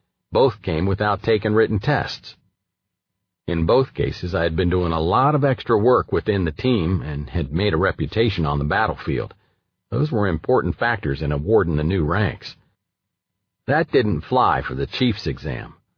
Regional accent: Texas, United States; I grew up in Texas, so I know warm.

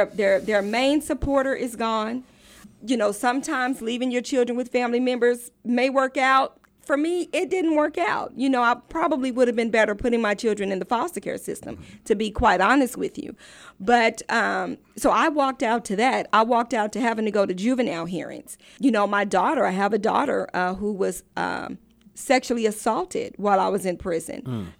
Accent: Oklahoma, United States; I'm from Oklahoma, okay, and Oklahoma is one of the states that has the highest number of incarceration of women.

